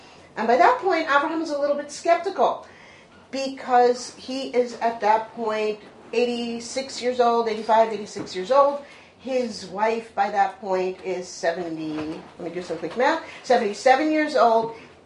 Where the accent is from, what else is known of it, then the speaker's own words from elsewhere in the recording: Teaneck, New Jersey, United States; I grew up in Teaneck, New Jersey, which was, before it was Teaneck, was like quintessential suburbia. I was the only one who was bilingual